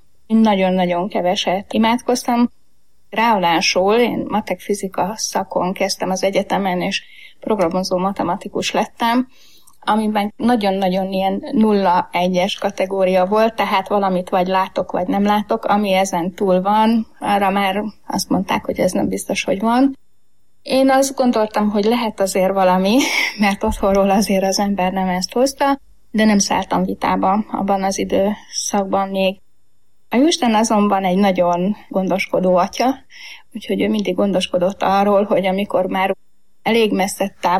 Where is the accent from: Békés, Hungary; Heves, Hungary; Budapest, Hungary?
Heves, Hungary; born there; és egy hevesi kisfaluban születtem, még a szocializmus idején, egy nagyon vallásos családban.